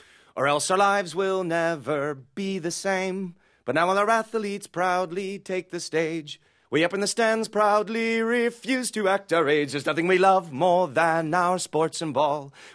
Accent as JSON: {"language": "English", "region": "Texas", "country": "United States", "tie": "born or raised there", "said": "growing up in Texas, I mean, I never, ever watched baseball"}